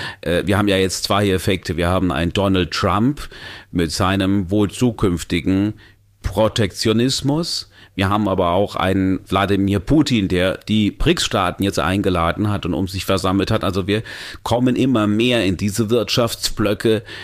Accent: Balearic Islands, Spain; Wir kommen ja aus Mallorca und damit aus Spanien

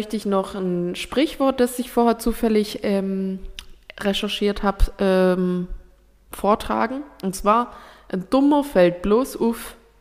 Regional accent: Baden-Württemberg, Germany; weil da bin ich Schwabe

